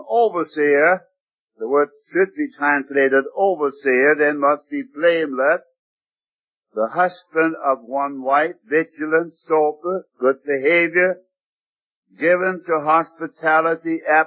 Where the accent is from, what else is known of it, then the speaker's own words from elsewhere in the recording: Canada; the church I was brought up in Canada